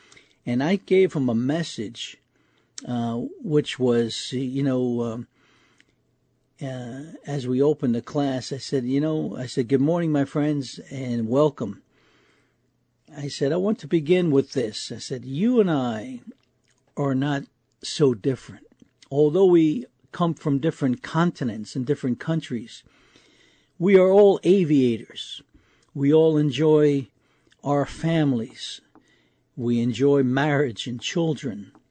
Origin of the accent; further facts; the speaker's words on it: New York City, New York, United States; And in my home growing up in New York City, our door was always open.